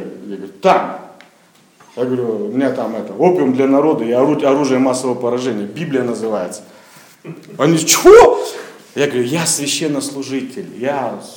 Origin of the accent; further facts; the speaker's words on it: Germany; Я говорю, я немец.